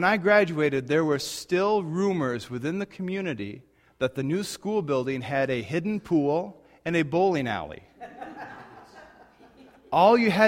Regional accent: Portland, United States; I grew up in Portland, as many of you know.

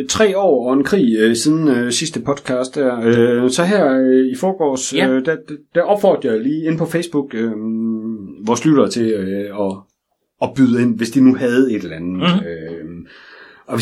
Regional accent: Aarhus, Central Denmark Region, Denmark; nej, jeg er her fra byen, jeg er fra Aarhus.

